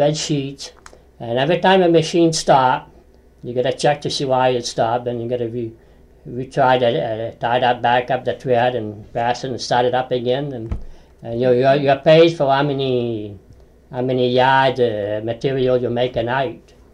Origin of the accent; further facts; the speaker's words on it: Auburn, United States; born there; I was born right here on Main Street in Auburn. We were born in a house. We were not born in a hospital then, you know.